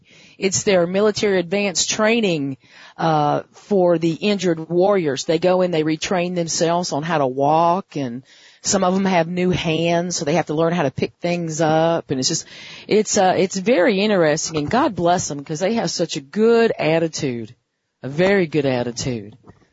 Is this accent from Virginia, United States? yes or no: yes; Virginia, United States; Well, I'm back in my home state. I'm originally from Virginia.